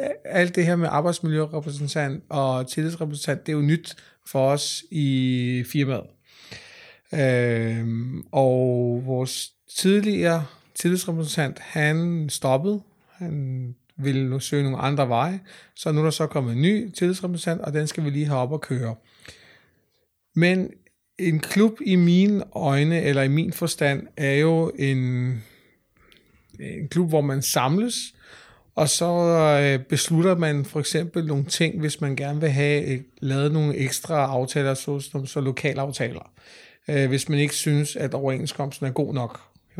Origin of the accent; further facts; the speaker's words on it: Allerød, Capital Region of Denmark, Denmark; og jeg kommer fra Allerød.